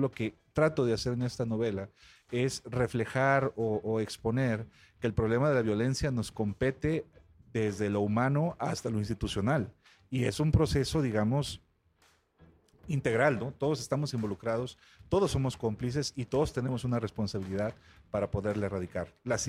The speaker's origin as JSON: {"language": "Spanish", "region": "Jalisco", "country": "Mexico", "said": "Yo que vengo de Jalisco puedo decirles que tenemos ya varios años con una problemática de muertos espeluznante"}